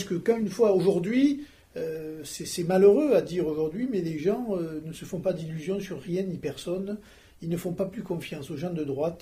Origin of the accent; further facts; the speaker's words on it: Occitanie, France; accent: rural; je suis, et mon accent le prouve, je suis un rural. J'ai vu dans mon petit département de l'Ariège